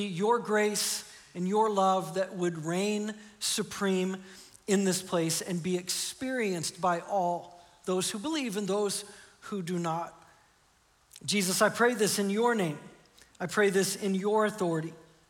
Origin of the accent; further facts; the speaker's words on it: Midwest, United States; I was born in the United States, which meant, you know, statistically, the odds were more likely that I would become a Christian than not. I grew up in the Bible Belt Midwest.